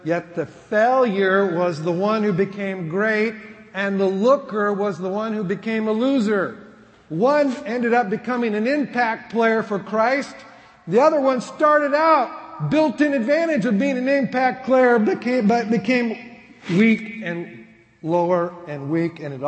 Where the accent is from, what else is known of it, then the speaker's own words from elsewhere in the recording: Iowa, United States; now in Minnesota, United States; I came from a really ordinary family. I came from Iowa, and it doesn't get any more ordinary than that. When I first moved to Minnesota, I was actually really shy to tell people I came from Iowa.